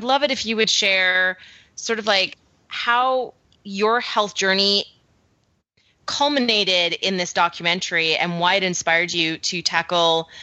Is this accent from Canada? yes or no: yes; Canada; accent: Canadian; now in United States; would you agree that my Canadian accent has watered down pretty substantially over my last 10 years living in America?